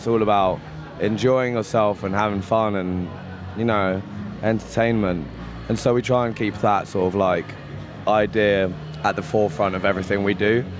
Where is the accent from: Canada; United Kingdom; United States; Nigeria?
United Kingdom; London; And you know, also we're from London, like there isn't much sunshine all the time.